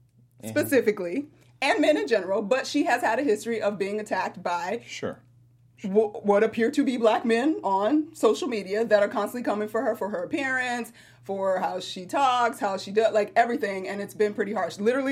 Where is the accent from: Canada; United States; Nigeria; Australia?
United States; Atlanta, Georgia; I got to give a shout-out to my hometown, ATL, baby.